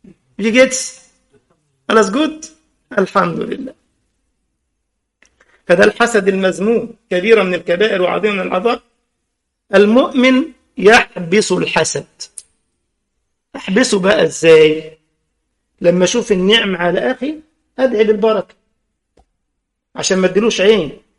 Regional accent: Egypt; الجلابية يعني، انتوا زي عندنا في مصر يعني، والمغاربة بتسموها الجلابة ها؟

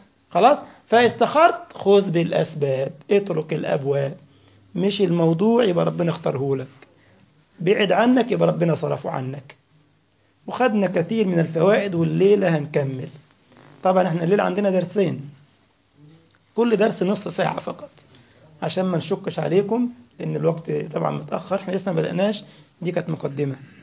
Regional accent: Egypt; يعني مثلا أضرب مثال على بلدنا مصر

